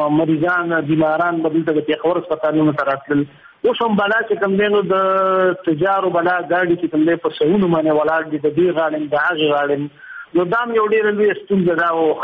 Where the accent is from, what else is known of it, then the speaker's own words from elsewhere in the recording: Afghanistan; او موږ خو افغانان اصل چې کوم دی